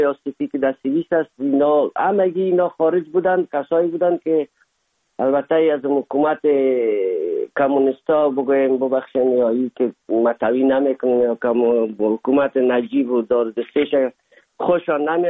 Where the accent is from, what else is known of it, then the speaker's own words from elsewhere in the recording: Afghanistan; now in Germany; ما از افغانستان آمدیم